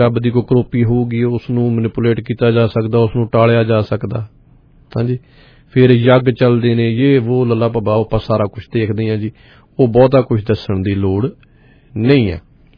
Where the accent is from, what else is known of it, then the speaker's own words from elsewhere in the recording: Bhetan, Punjab, India; ਅਸੀਂ ਨਿੱਕੇ ਨਿੱਕੇ ਹੁੰਦੇ ਸੀ ਉਦੋਂ ਤੇ ਸਾਡਾ ਪਿੰਡ ਭੇਟਾਂ ਤੇ ਨਾਲ ਬਲੇਰ ਖਾਨਪੁਰ ਤੇ ਉੱਥੇ ਉਹ ਪਿੰਡਾਂ ਦੇ ਵਿੱਚ ਨਾ ਆਉਂਦੇ ਹੁੰਦੇ ਸੀਗੇ